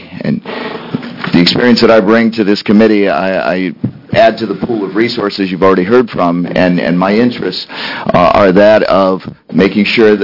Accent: Hermiston, Oregon, United States; I'm from Hermiston, Oregon, representing District 29, the Senate.

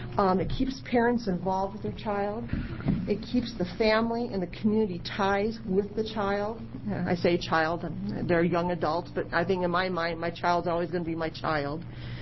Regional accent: United States; I'm from Polk County.

